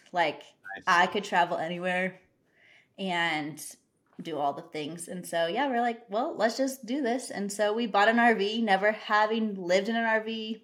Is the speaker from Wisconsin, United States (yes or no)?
no; Colorado, United States; And so we moved our family over to Denver. I'm from Colorado.